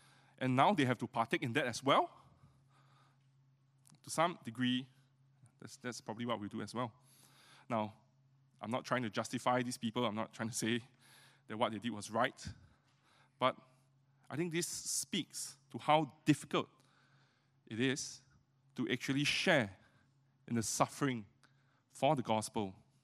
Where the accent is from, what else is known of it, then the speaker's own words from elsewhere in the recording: Singapore; And or maybe we are more Singaporean, more pragmatic.